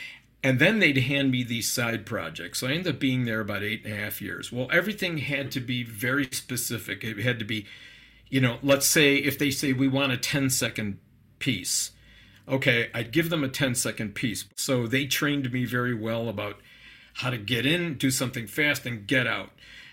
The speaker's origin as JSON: {"language": "English", "town": "Buffalo", "region": "New York", "country": "United States", "lives_now": "Westminster, United States", "said": "I'm in Westminster, Maryland, which is about 45 minutes kind of northwest of Baltimore. Yeah, and I'm originally from Buffalo."}